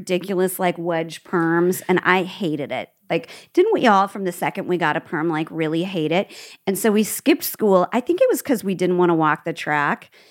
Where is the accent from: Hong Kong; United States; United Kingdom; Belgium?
United States; Midwest; We grew up in the Midwest and it wasn't fancy places like Chicago, okay?